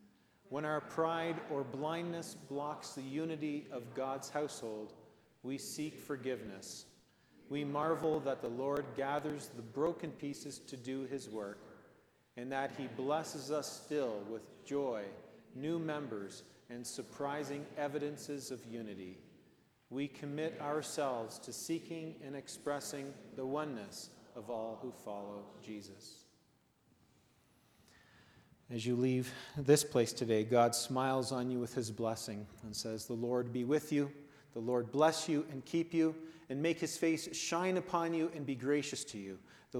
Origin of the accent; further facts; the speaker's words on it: Grimsby, Ontario, Canada; though I'm from Grimsby, Hamilton area, there's a lot of people, meaningful people in my life down toward Dorchester and London, family members and that.